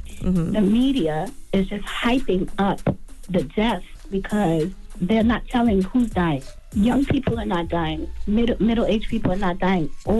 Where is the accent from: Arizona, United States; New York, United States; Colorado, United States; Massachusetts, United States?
New York, United States; Queens; now in Pennsylvania, United States; I'm from Queens, New York, but I live in Pennsylvania.